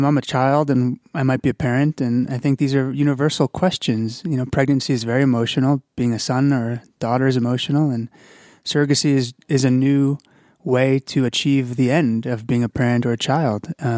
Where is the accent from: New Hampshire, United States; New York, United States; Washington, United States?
New York, United States; I'm from New York. I've recently moved. Gratefully.